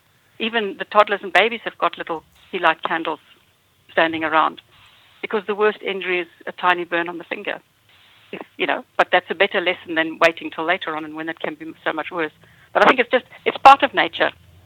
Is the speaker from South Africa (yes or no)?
yes; South Africa; I grew up in South Africa where the temperature gets as hot. Air conditioning hadn't really been invented in those days. Now I'm giving away my age.